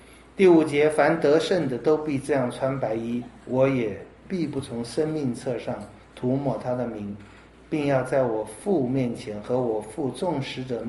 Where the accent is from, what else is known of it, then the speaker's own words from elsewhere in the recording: China; 那这我也想到有人说我们中国人最有这个毛病了